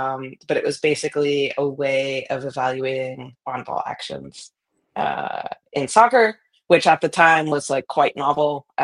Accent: Massachusetts, United States; So it's pretty obvious from my accent. I grew up in the States. I grew up in a small town outside of Boston

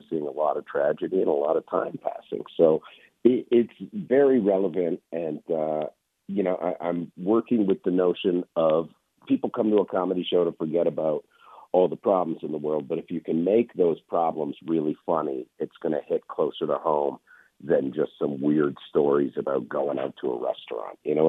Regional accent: Canada; now in United States; I'm from Canada. I became an American citizen 2 years ago

